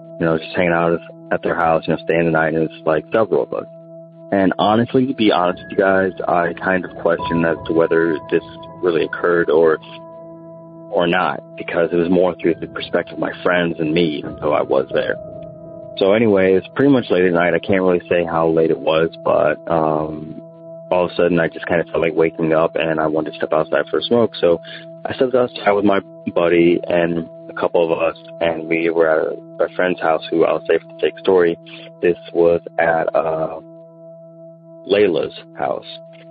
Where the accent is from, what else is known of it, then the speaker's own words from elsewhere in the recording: Fort Myers, Florida, United States; also born or lived in Canton, Ohio; Hey, Brewskis … I'm from Fort Myers, Florida